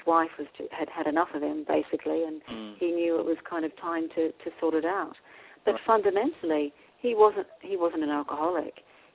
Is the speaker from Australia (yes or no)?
yes; Australia; I mean, we're both Australian